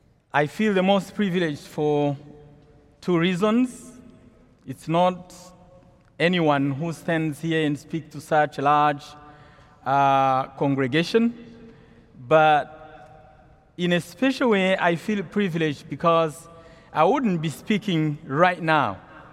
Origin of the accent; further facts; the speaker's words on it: Rwanda; English is a second language; now in United States; As they told you, I come from Wima in California, where I teach in the Department of Theology. But originally, I come from Rwanda, a very small country in East Central Africa.